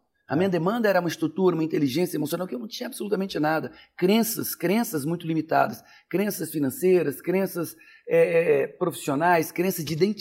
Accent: Rio de Janeiro, Brazil; Eu vim do Rio de Janeiro

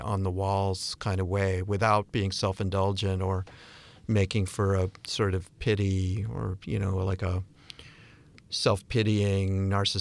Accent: Bennington, Vermont, United States; So, and I'm from Bennington, Vermont, so there's a connection there.

